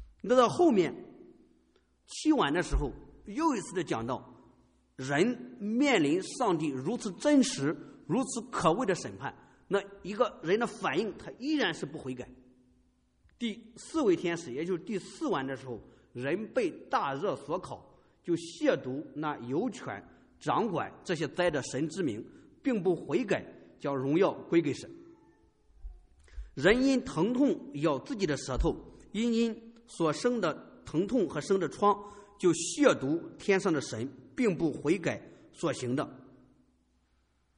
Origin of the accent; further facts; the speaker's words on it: China; 好，我们中国人经常说我们要脸皮要厚